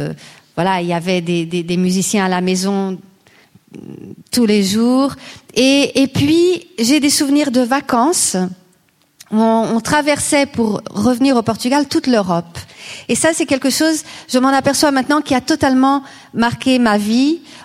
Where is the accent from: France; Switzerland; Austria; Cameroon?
Austria; Vienna; moved away; also born or lived in Lisbon; toute mon enfance a été imprégnée de métissage, dans le sens où je suis née à Lisbonne, mais tout de suite après, mes parents m'ont emmenée à Vienne, en Autriche, où mon père avait fait des études à l'Académie de musique.